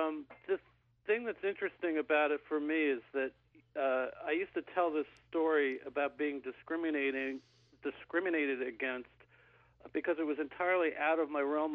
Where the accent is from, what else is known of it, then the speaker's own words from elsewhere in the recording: New York, United States; moved away as an adult; also born or lived in Chicago; I grew up in New York, and I had never been in the rest of the country until I was 18 years old, and I went out to Chicago at the university there.